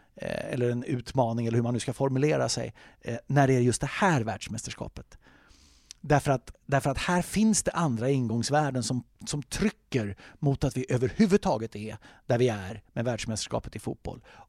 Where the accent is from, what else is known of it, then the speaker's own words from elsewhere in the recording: Sweden; jag skäms som svensk kommentator att sitta och kommentera sånt här uselt.